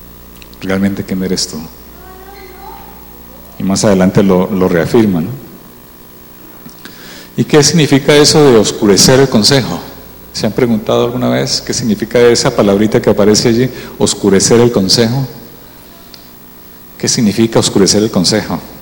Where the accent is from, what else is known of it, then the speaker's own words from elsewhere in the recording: Spain; Yo vengo de España y para los españoles el fútbol es un ídolo.